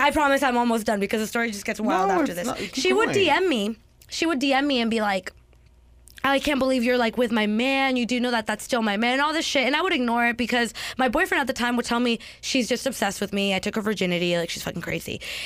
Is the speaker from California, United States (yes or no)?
yes; California, United States; Because I'm from the Bay. When we dance, we really dance.